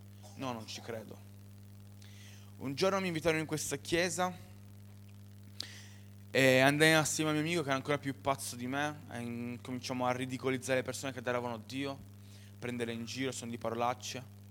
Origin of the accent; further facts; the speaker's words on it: Turin, Piedmont, Italy; Io sono di Torino.